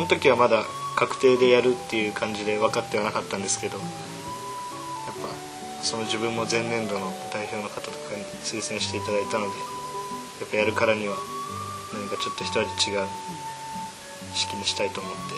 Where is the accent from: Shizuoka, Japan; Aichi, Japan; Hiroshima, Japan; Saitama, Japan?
Shizuoka, Japan; Atami; はい、はい、20年間熱海です。